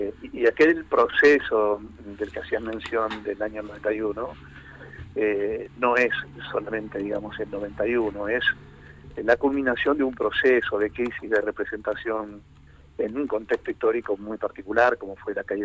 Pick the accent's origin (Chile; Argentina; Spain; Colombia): Argentina; somos los argentinos